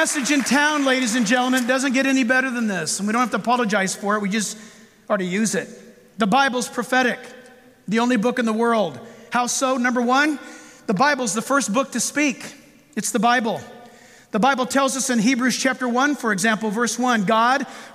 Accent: California, United States; We're from California.

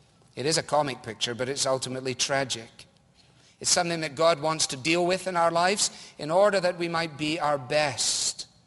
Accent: Scotland, United Kingdom; As a boy growing up in Scotland

